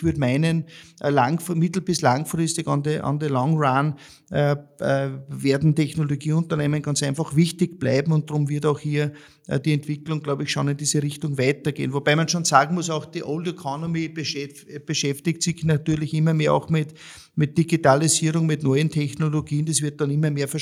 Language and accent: German; Austria; ich sage für mich als Österreicher